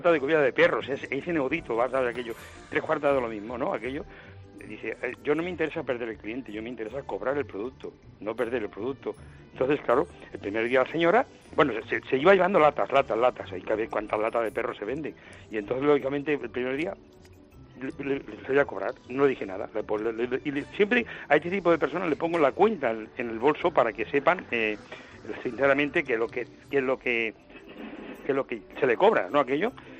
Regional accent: Spain; somos españoles

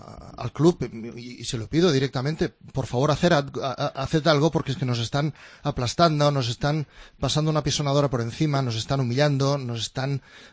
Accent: Catalonia, Spain; que soy catalán, que he nacido aquí

